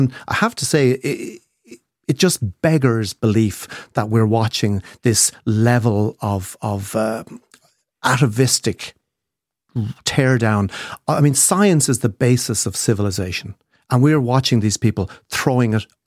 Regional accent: Kilkenny, Leinster, Ireland; Even my hometown of Kilkenny, there are plenty of 150, 200 kilowatt high-speed chargers.

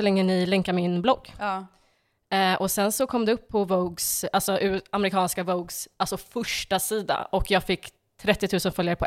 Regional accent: Gothenburg, Västra Götaland County, Sweden; born there; Jag är född i Göteborg.

